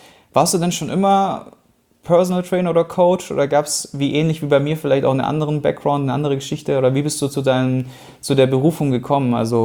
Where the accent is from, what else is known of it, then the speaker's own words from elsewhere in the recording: Lake Constance, Germany; Heute bin ich hier in meiner alten Heimat am wunderschönen Bodensee